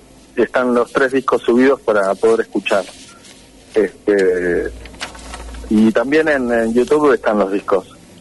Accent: Buenos Aires, Argentina; Nosotros somos de Buenos Aires, del barrio San Telmo.

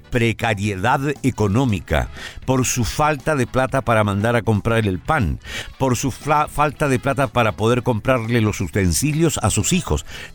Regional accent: Chile; somos chilenos que nos sentimos afectados por las leyes que se dictan en este país.

